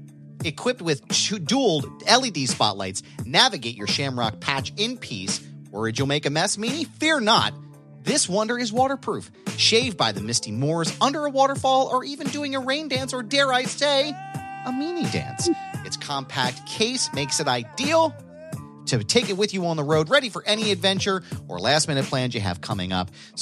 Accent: Philadelphia, Pennsylvania, United States; I grew born and raised in the Philadelphia region. I took 1 year, we call it our gas leak year, when we moved to Pittsburgh.

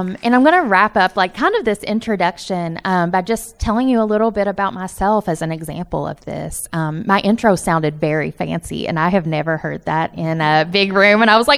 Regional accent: Appalachia, United States; because I'm from Appalachia, because I'm a white working class person

